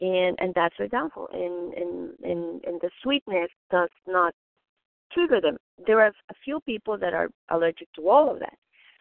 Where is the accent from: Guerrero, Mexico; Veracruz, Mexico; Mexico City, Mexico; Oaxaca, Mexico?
Mexico City, Mexico; I was raised vegetarian in Mexico City.